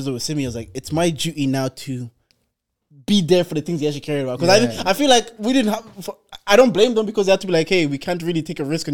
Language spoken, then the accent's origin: English; Swords, County Dublin, Ireland; And I know a guy I grew up with in Swords, Peter Kioso.